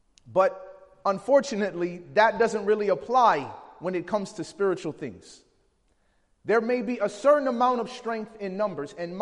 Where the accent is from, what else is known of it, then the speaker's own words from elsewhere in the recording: Chicago, Illinois, United States; I grew up in Chicago, and there was a time where the Sears Tower was the tallest building in the world.